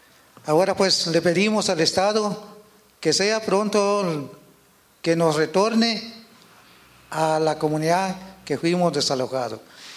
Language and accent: Spanish; Guatemala; nosotros como ciudadanos guatemaltecos tenemos derecho a un pedazo de tierra para poder cultivarla.